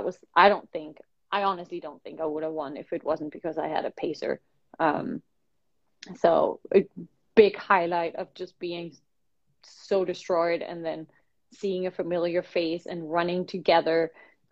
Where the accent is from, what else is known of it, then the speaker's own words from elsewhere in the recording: Denmark; I'm from Denmark, I'm from Europe, so it's kind of close and dear to my heart to be able to race in Europe.